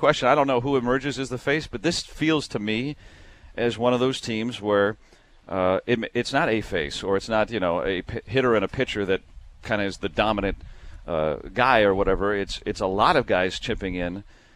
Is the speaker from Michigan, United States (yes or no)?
yes; Detroit, Michigan, United States; Well, I grew up in Detroit